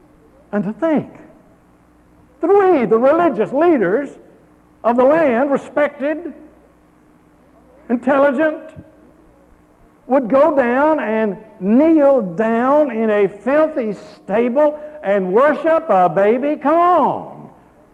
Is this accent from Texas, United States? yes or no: yes; Dallas, Texas, United States; I remember growing up in Dallas when we used to go on a train somewhere.